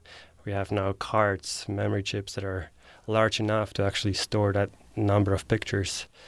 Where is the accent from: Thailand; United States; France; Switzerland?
Switzerland; There are quite a few small glaciers. They were already small when I grew up, and some of them have gone away.